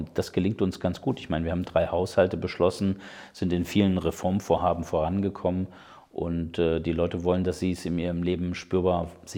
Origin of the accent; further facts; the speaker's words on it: Thuringia, Germany; Und als Thüringer haben wir schon gelernt, da auch den Mund aufzumachen.